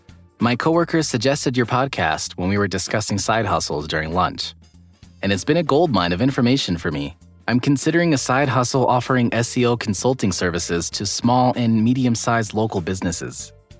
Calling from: Chicago, Illinois, United States; from Chicago.

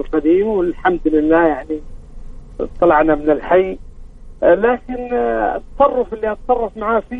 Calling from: Jeddah, Makkah Province, Saudi Arabia

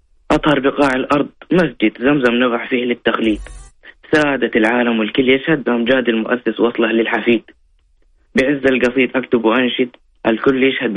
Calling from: Jeddah, Makkah Province, Saudi Arabia

